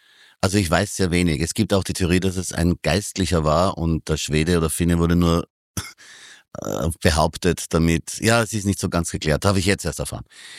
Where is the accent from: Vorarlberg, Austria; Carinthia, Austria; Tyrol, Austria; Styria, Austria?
Styria, Austria; Graz; Ich bin ja wiederum ganz arm aufgewachsen, darf man nicht vergessen. Ich bin ja bei der Oma in Graz aufgewachsen